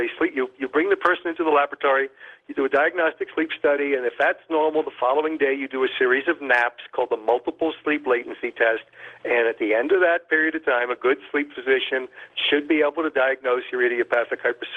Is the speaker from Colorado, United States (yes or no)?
no; New York City, New York, United States; although I was growing up in New York City at the time